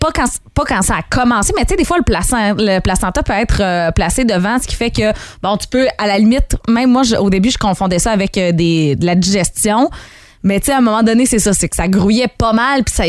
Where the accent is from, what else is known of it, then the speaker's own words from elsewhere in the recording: Saguenay, Quebec, Canada; Je connais une fille de mon patelin au Saguenay